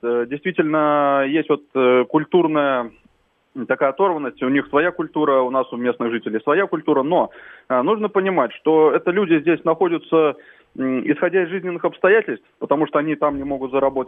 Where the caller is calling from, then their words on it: Mytishchi, Moscow Oblast, Russia; из Мытищ.